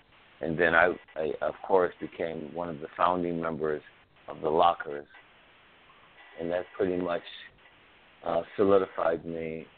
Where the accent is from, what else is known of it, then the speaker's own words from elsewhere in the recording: Chicago, Illinois, United States; we can go down the laundry list of people that influenced me growing up in Chicago in terms of dance.